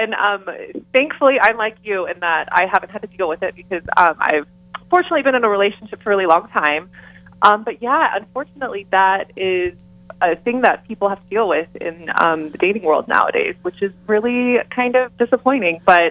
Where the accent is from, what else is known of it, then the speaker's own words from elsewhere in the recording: United States; So I'm Filipino-American. My mom was an immigrant from the Philippines